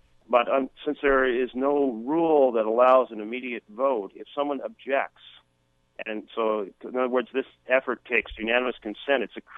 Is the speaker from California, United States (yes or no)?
no; Roseburg, Oregon, United States; also born or lived in Myrtle Creek; My dad was a millwright. I was born in Myrtle Creek. Mill shut down. We moved to Roseburg, and then his jobs changed to Multnomah County.